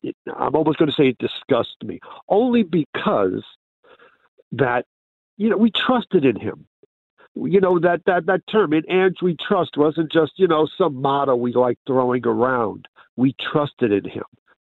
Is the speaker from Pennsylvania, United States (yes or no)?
no; New York City, New York, United States; now in Carluke, United Kingdom; No, I'm calling from Carluke. I'm originally from New York City.